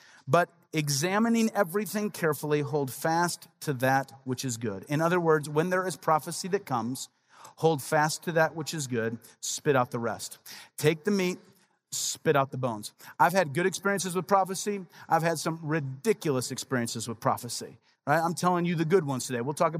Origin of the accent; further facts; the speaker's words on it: Midwest, United States; we're from the Midwest. We didn't know.